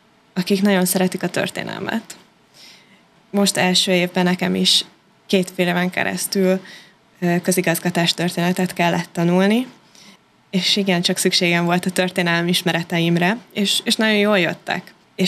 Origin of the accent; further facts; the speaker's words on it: Szeged, Csongrád-Csanád, Hungary; now in Budapest, Hungary; Ugye, hogy Szegedről felkerültem Pestre, volt bennem egy kis félelem, hogy vajon hogy fogok tudni eligazodni a nagyvárosban